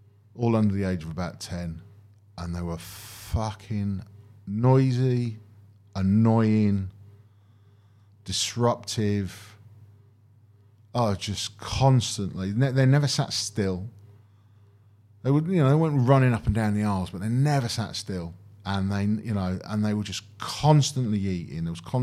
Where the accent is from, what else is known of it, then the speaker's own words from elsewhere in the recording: York, Yorkshire and the Humber, United Kingdom; Got a vegan sausage roll with some marmalade jam made in my hometown, York.